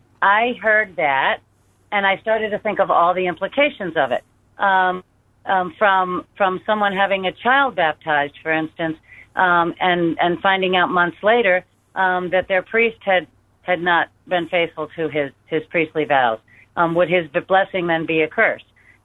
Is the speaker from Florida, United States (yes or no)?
no; Newtown, Connecticut, United States; How are you? I'm from Newtown, Connecticut.